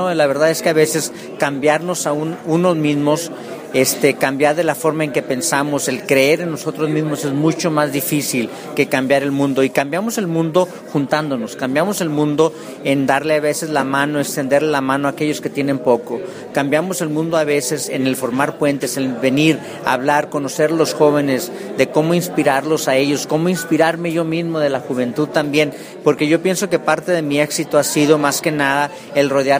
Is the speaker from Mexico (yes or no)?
yes; Mexico; also born or lived in United States; now in Colombia; Yo, lógicamente, como mexicano, el haber formado la mayor parte profesional de mi vida en Estados Unidos, el regresar no nada más a México, pero el estar en Colombia ahora